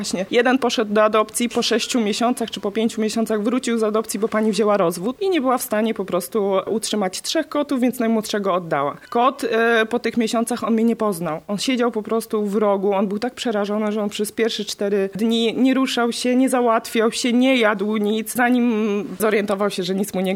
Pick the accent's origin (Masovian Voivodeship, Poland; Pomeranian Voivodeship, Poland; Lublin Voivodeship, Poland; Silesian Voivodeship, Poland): Pomeranian Voivodeship, Poland; Dzierzgoń; pochodzę z Dzierzgonia, prowadzę dom tymczasowy dla kotów.